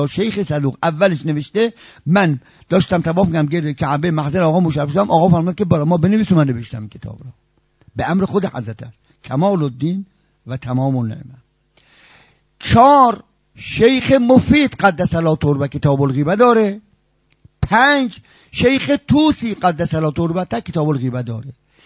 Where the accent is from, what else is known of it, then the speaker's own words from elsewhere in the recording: Iran; من بچه ایرانم